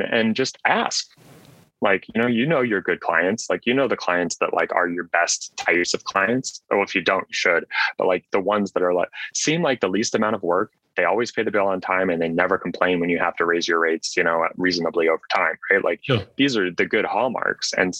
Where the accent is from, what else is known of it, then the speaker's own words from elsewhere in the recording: Switzerland; I was 17 years old. I grew up in Switzerland. My dad was in pharma at the time. And so I grew up in Switzerland